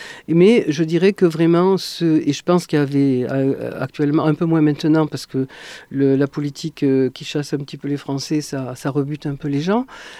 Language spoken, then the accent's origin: French; Bobo-Dioulasso, Hauts-Bassins, Burkina Faso; quand je dis à un Burkinabé que … il sait tout de suite que je suis de Bobo.